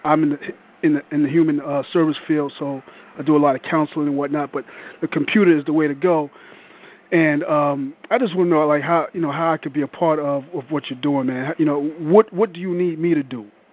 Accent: New York, United States; I'm from New York.

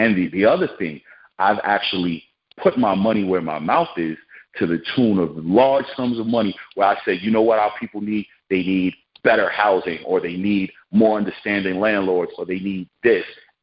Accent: Brooklyn, New York, United States; I'm from New York.

